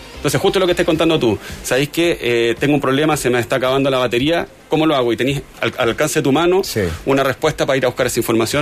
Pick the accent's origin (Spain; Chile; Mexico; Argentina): Chile; hoy día nos estamos enfrentando como chilenos.